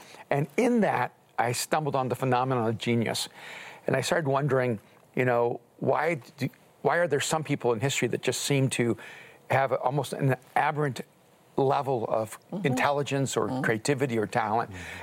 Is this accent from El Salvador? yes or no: yes; El Salvador; first language Spanish; English is a second language; now in United States; Well, I'm an immigrant from El Salvador, and so English was my second language.